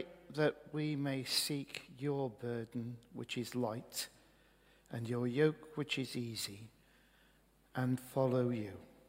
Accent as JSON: {"language": "English", "region": "Wales", "country": "United Kingdom", "said": "Now, some of you will know that I am Welsh in origin."}